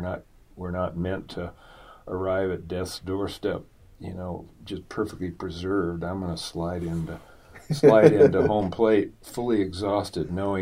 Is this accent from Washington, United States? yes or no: yes; Seattle, Washington, United States; Well, I grew up in West Seattle, and at that time there was a lot of what I'm going to call open spaces, lots.